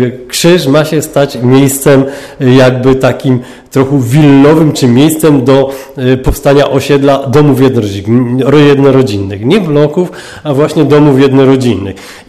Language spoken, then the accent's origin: Polish; Tarnów, Lesser Poland, Poland; bo jeszcze przed włączeniem krzyża do miasta Tarnowa urodziłem się jeszcze w gminie Lisia Góra.